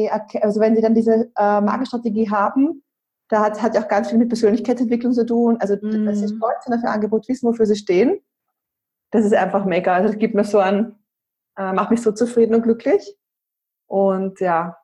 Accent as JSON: {"language": "German", "country": "Austria", "said": "ich bin jetzt 36. Und ich bin ursprünglich aus Österreich, wie man ja auch hört."}